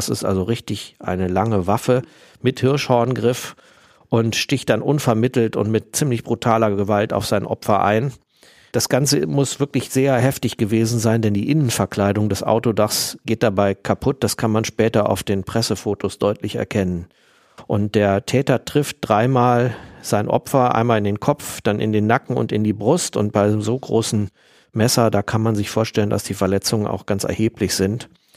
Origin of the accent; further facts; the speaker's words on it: Northern Germany, Germany; now in Bonn, Germany; Ich stamme ursprünglich aus Norddeutschland und lebe und arbeite seit 2012 in Bonn.